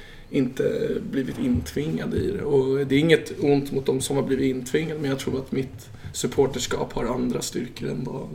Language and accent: Swedish; Täby, Stockholm County, Sweden; Jag kommer från Norrort, jag kommer från Täby. Har flyttat 11 gånger dock, så jag är lite vitt spridd. Bott på anrika Östermalm också.